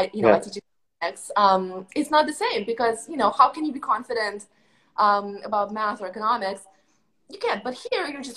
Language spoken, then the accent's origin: English; Moscow, Russia; moved away; So just by way of background, I come from Moscow, and when I left Russia with my parents, it was the 90s.